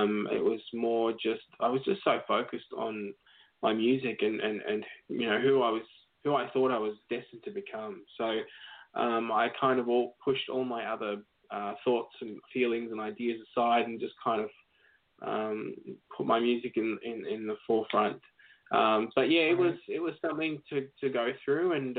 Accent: Melbourne, Victoria, Australia; I grew up in Melbourne, where I am now.

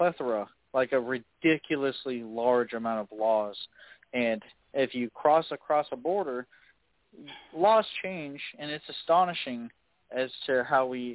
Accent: Chicago, Illinois, United States; I'm from Chicago.

